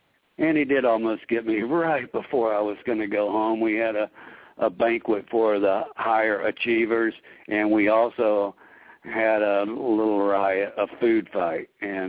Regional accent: Fort Myers, Florida, United States; but this time I just went to my hometown of Fort Myers

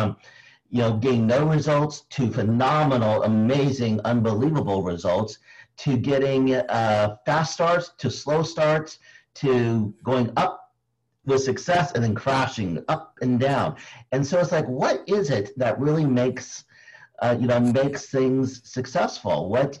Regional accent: Philippines; You know, every time I, you know, being Filipino, anytime I go to a country where majority of the people have black hair, I got to get a red hat or something.

